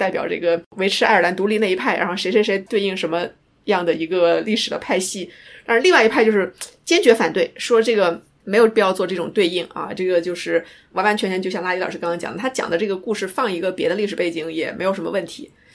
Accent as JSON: {"language": "Chinese", "country": "China", "said": "这个就好像说我们中国人去写一个穿越小说，他会故意选一个前人已经写的文本特别丰富的时代"}